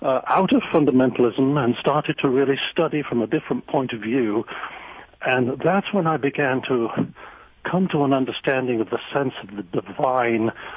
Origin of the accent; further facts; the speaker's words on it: Yorkshire and the Humber, United Kingdom; It was a journey that began growing up in Yorkshire in northern England, and I had grown up in the Church of England, sung in the choir